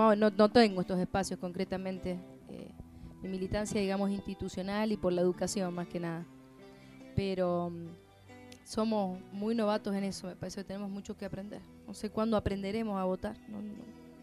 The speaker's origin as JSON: {"language": "Spanish", "country": "Argentina", "said": "¿qué somos los argentinos?"}